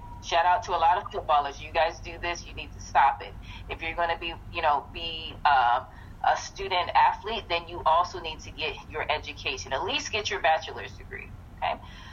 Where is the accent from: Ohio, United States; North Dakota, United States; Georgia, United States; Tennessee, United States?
Ohio, United States; Now, I'm from Ohio, so we have a program called Upward Bound, which I've been a part of since I was 16.